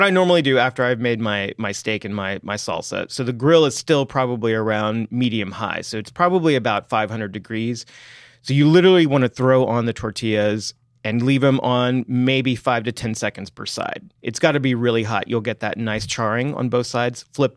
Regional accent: Texas, United States; I am from Texas. I am very particular about my flour tortillas, though.

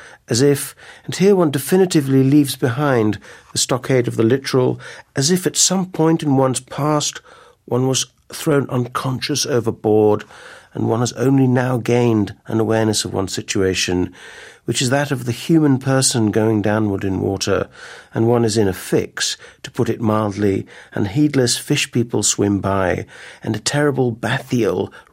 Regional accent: Ireland; born there; also born or lived in Mozambique / Turkey / Iran

